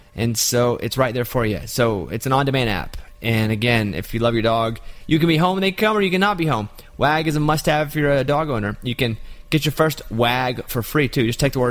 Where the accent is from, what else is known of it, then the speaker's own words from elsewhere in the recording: Arkansas, United States; Is I'm from Arkansas, so we played this.